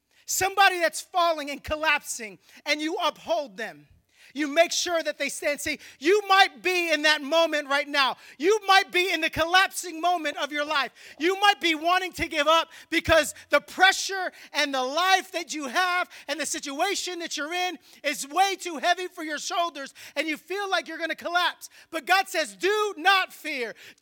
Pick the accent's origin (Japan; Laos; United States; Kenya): United States; Philadelphia, Pennsylvania; I just love Rocky just because I'm from Philly